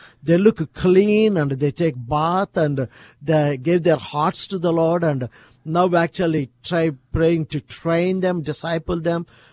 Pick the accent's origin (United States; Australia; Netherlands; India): India; They're all Germans, but I'm an Indian